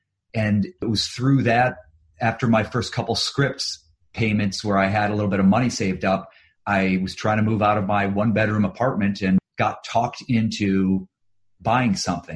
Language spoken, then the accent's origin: English; Ohio, United States; I'm originally from Ohio